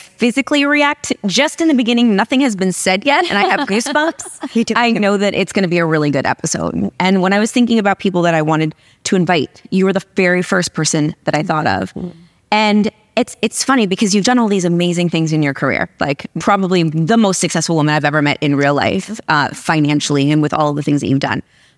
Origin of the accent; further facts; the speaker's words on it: Portland, Oregon, United States; So I grew up in Portland, Oregon, two entrepreneurial parents.